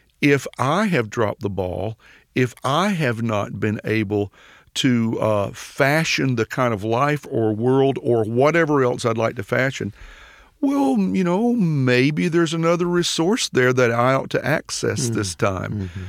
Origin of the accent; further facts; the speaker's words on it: Asheboro, North Carolina, United States; when I go back to my hometown of Asheboro, North Carolina, and drive by my old house